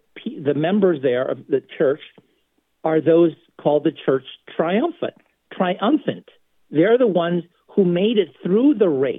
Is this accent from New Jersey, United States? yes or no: no; California, United States; now in Philadelphia, United States; even though I'm a transplant from California, I used to love the 49ers when I grew up there. But, you know, since I've been here, I've lived here in Philadelphia area longer than I have in California.